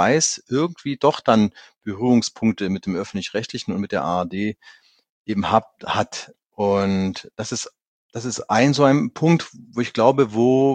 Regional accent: Saxony, Germany; ich komme ja aus der Lausitz, in der Region zwischen Dresden und der polnischen und tschechischen Grenze

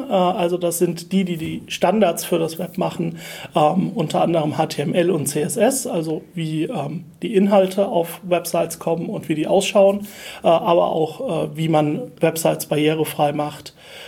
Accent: Germany; now in Vienna, Austria; ich bin ein Deutscher in Wien und ich kenne niemanden

